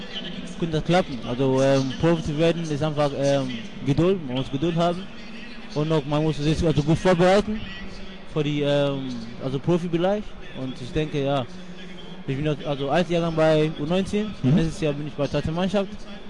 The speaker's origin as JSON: {"language": "German", "country": "Ghana", "said": "Ich komme aus also Ghana."}